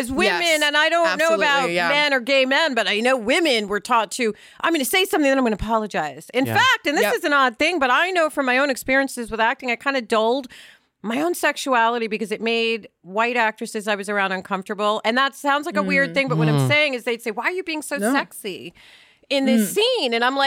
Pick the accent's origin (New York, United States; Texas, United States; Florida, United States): New York, United States; I do love the optimism because I'm a New Yorker, right? I can be pretty cynical at times.